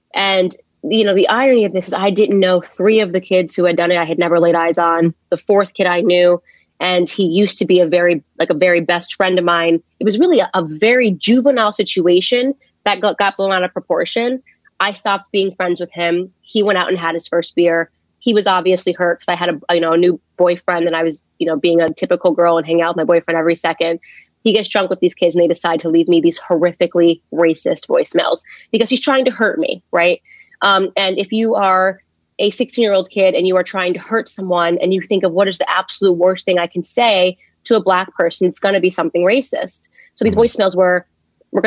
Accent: Stamford, Connecticut, United States; also born or lived in White Plains; I was born in White Plains, New York, and raised in Stamford, Connecticut.

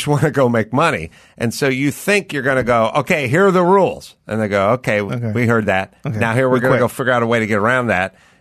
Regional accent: California, United States; I grew up in the San Fernando Valley. The San Fernando Valley, when I was in the sixth grade, was pretty just lily white for the most part.

